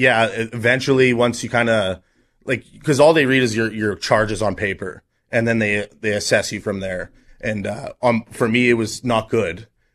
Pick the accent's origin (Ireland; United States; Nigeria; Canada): Canada; Saskatoon, Saskatchewan; also born or lived in British Columbia; I was born in British Columbia, but all my life in Saskatoon.